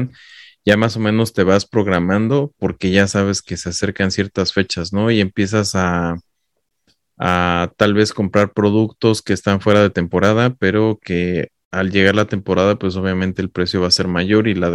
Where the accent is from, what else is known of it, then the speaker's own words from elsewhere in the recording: Mexico; los que somos de México.